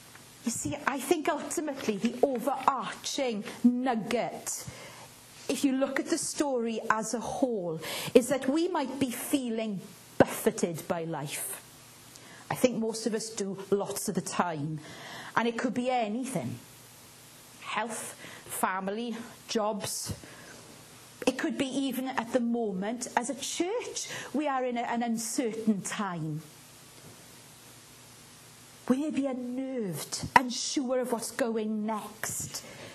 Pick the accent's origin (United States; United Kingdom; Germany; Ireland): United Kingdom; Wales; Boys, disciples, I'm Welsh.